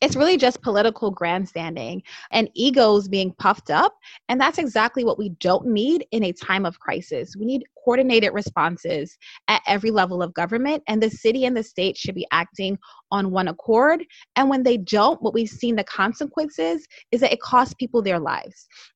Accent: New York City, New York, United States; this happening in the peak of a pandemic is just deeply frustrating as a New Yorker, and I expect better from them, and we all should.

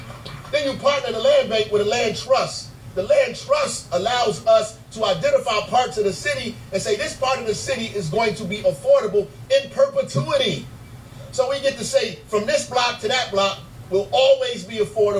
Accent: Newark, New Jersey, United States; I grew up in Newark, for real, right?

